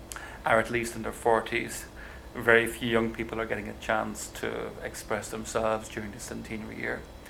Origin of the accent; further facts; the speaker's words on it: Munster, Ireland; also born or lived in west coast of Ireland; now in Dublin, Ireland; I grew up in Tipperary, which is in the Midlands of Ireland. But I've lived in Dublin for the last 20 years or so. And I've also lived on the west coast of Ireland for 3 years.